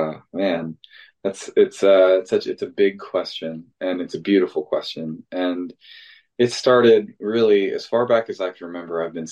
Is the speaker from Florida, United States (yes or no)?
no; Milpitas, California, United States; I grew up in Milpitas, the little northern border city of San Jose.